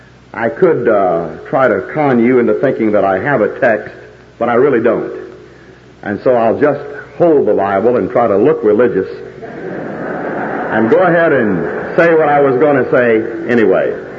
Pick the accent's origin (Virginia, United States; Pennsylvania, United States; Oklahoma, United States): Oklahoma, United States; now with Oklahoma, and I think it's fitting that this is my home state, the last one.